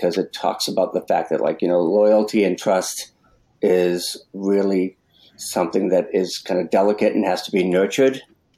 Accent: Medford, Massachusetts, United States; because I grew up in Medford, Massachusetts, which was sort of like the mob capital of New England.

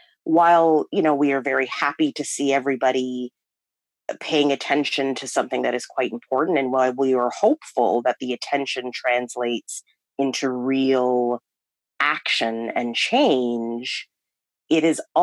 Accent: Ottawa, Ontario, Canada; It was my first time living in the United States, although I had traveled extensively. Born and raised in Ottawa, Canada.

